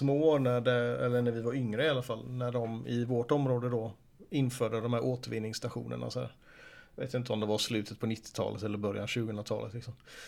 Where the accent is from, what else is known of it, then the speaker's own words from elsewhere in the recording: Sweden; snälla du, jag är från Sverige liksom.